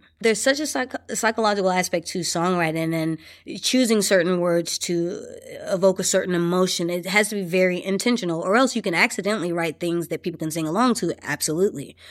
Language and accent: English; the South, United States; And, you know, I'm from the South. My mom is from New Orleans.